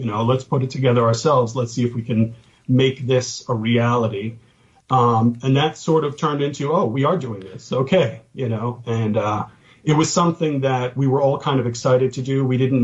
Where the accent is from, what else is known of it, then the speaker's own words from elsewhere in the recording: Brighton Beach, New York, United States; I grew up in Brighton Beach in Coney Island. My grandfather was the lighthouse keeper there.